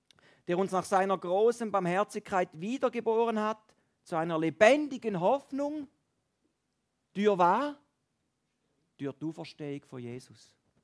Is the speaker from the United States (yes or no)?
no; Valais, Switzerland; Im Wallis, bei uns im Wallis, geht fast alles über Vitamin B. Ich weiss nicht, wie es hier in Bernbiet ist, aber im Wallis ist das so.